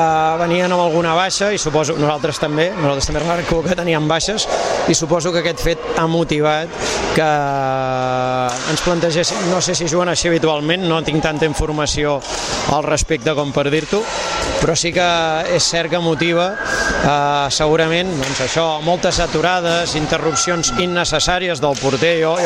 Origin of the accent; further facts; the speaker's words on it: Vilafranca del Penedès, Catalonia, Spain; Vilafranca, jo soc de Vilafranca, espero i desitjo que ens ajudi